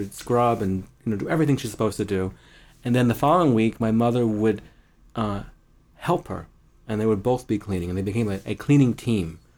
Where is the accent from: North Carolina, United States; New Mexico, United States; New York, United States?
New York, United States; I grew up in Long Island.